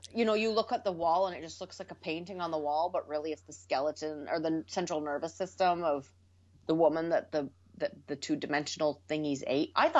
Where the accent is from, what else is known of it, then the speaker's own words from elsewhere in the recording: Canada; As a Canadian, I would like to apologize.